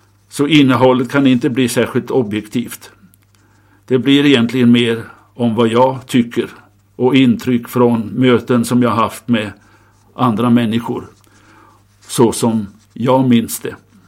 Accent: Denmark; moved away as an adult; now in Sweden; Jag växte upp i Danmark, sa jag, men vid 18 års ålder så kom den stora vändpunkten i mitt liv. Och den skedde i Sverige.

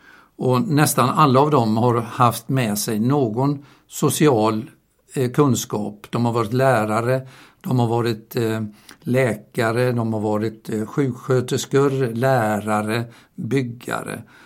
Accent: Gothenburg, Västra Götaland County, Sweden; Jag kommer från början från Göteborg och växte upp i Smyrnaförsamlingen i Göteborg.

